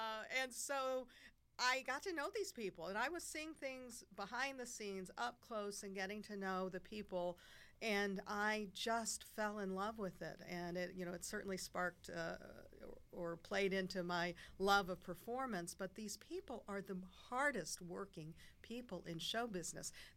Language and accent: English; Cincinnati, Ohio, United States; I'm from the Cincinnati area, and so I needed a summer job before I went to college